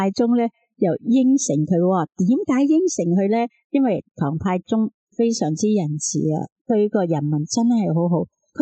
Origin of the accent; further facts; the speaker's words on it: China; 我哋中国人